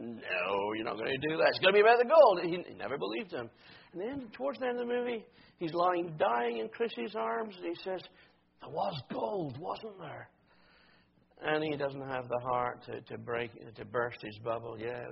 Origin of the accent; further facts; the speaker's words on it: Scotland, United Kingdom; My accent gives it away straight away. And we should be humble about these things, not like proud Scots who are only too willing to believe